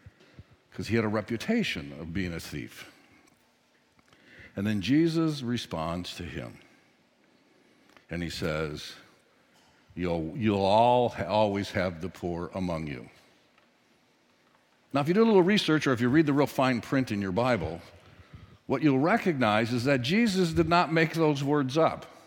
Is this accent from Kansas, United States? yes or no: no; Whitefish Bay, Wisconsin, United States; Now, I grew up in the South. I grew up south of here, about 14 miles in Whitefish Bay.